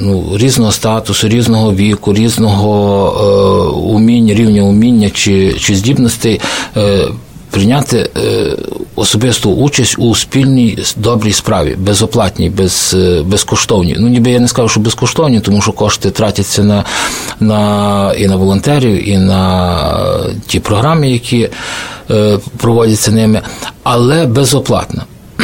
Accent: Kosiv, Ivano-Frankivsk Oblast, Ukraine; я з Прикарпаття, з Косова

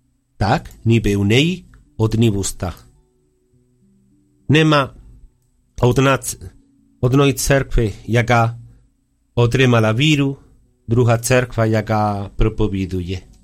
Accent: Spain; Ukrainian is a second language; now in Ukraine; Я сам іспанець, тут уже 21 рік на Україні.

